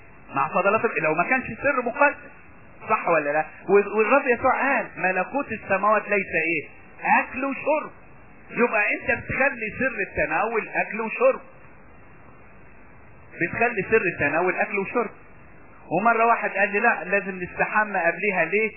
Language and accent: Arabic; Upper Egypt, Egypt; انا سمعت كتير عندنا في الصعيد